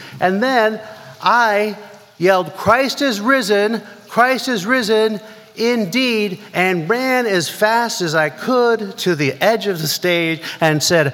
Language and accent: English; California, United States; also born or lived in Minnesota; It wasn't just my being from California or the son of a hippie Baptist minister. I just didn't have a very Minnesota, like, vibe, you know?